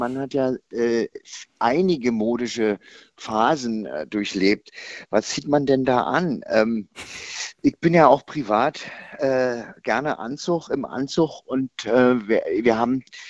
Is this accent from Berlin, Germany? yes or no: yes; Berlin, Germany; ich bin ja Berliner, man hört es vielleicht ein bisschen.